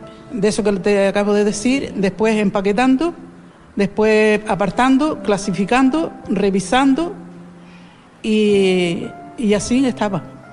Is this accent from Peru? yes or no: no; Gran Tarajal, Canary Islands, Spain; also born or lived in Las Playitas; nací en Las Playitas, pero me crié en Gran Tarajal